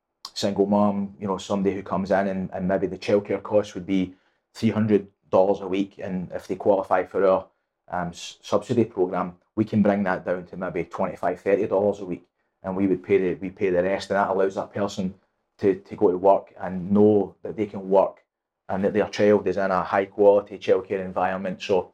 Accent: Scotland, United Kingdom; moved away as an adult; now in United States; I'm from Scotland. I've been here since 2012, and I call Florida my home.

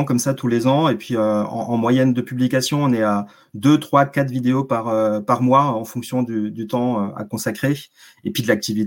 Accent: Vesoul, Bourgogne-Franche-Comté, France; now in Normandy, France; je suis de la même région que toi, hein. Je suis originaire de Vesoul, donc on est de Franche-Comté, même si j'ai migré en Normandie dernièrement.

